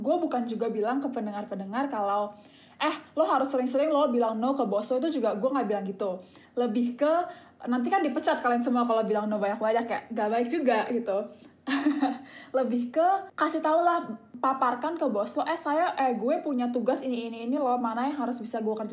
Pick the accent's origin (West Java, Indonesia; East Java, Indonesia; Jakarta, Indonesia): Jakarta, Indonesia; Ke latar belakang mungkin aku lahir dan besar memang di Jakarta.